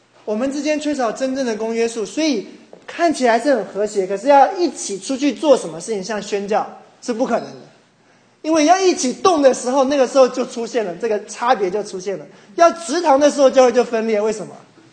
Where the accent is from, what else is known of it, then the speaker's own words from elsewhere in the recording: China; 我是中国人，我不能这样子啊